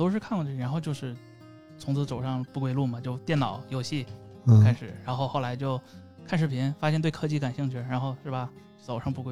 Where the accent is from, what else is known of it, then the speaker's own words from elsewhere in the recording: Shenyang, Liaoning, China; 可能跟地区有关系，因为我是沈阳的，所以说跟北京比，可能他接触这东西天然就少。